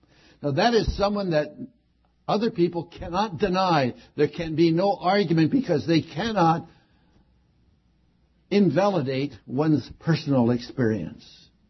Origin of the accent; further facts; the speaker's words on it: Moraga, California, United States; That means San Ramon. That means my hometown of Moraga.